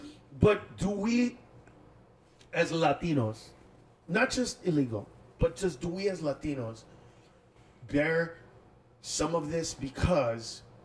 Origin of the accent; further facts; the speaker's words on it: Los Angeles, California, United States; so we grew up in East L.A.